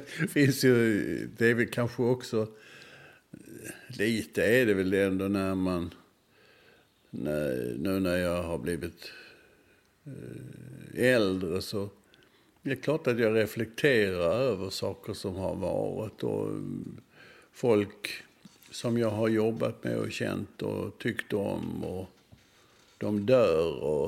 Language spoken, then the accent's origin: Swedish; Malmö, Skåne, Sweden; alltså jag är född och uppväxt i Malmö